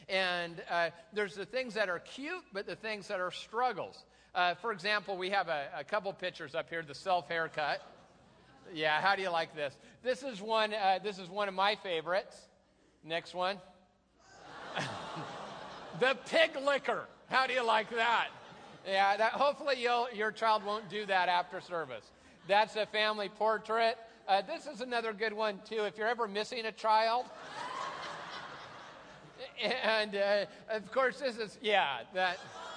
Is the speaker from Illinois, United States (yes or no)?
no; Tacoma, Washington, United States; Well, if it ever comes to the Northwest, I'm sure my hometown, Tacoma, will get the first one.